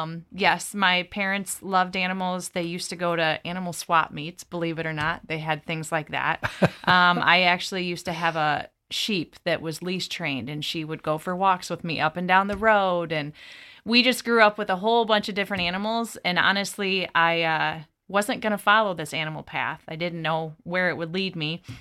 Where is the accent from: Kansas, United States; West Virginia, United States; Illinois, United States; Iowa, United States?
Illinois, United States; Provincetown; So I'm from about 45 minutes away. I grew up around Provincetown, Illinois.